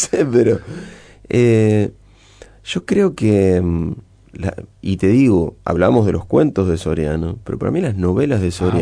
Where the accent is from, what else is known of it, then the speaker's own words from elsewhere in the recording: Castelar, Buenos Aires Province, Argentina; esos marcianos van a tener cosas de Castelar, de mi pueblo.